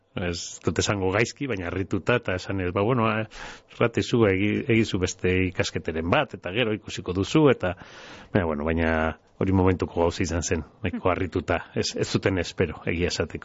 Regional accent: Bilbao, Basque Country, Spain; Bai, bueno, Bilbon jaio, Deustun ez nintzen jaio, hemen ondoan.

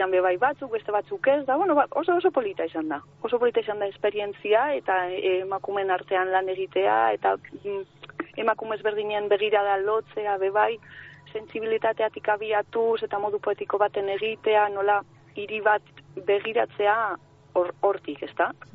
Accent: Barakaldo, Basque Country, Spain; born there; ni jaio nintzen Barakaldon.

